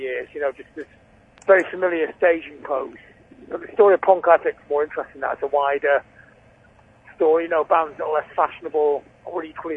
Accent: Blackpool, North West England, United Kingdom; We were inspired in the north of England. I was growing up in Blackpool by … when that … came out in January 77.

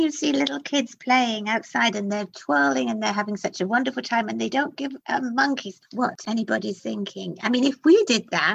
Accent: United Kingdom; I'm British.

